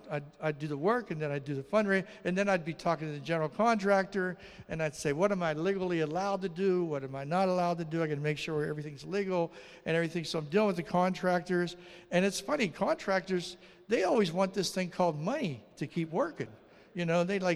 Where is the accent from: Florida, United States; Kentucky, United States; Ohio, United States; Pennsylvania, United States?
Pennsylvania, United States; I'm from Western Pennsylvania, man. We don't have codes in Western Pennsylvania. I come from like the bush, you know, like out in the woods, you know.